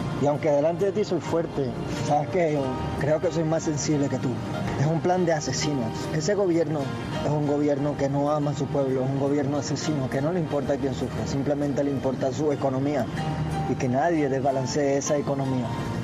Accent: Cuba; moved away as an adult; ¿Qué recuerdo de Cuba cuando salí de Cuba?

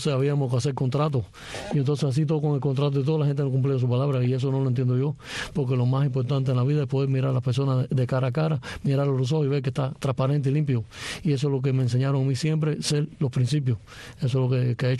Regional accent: Matanzas, Cuba; born there; Nací en Matanzas, Cuba, en 1961.

